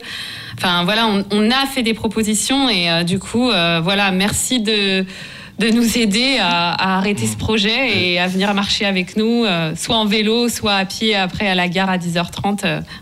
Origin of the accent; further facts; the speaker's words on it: Belleville, Auvergne-Rhône-Alpes, France; moi je viens de Belleville donc personnellement je connais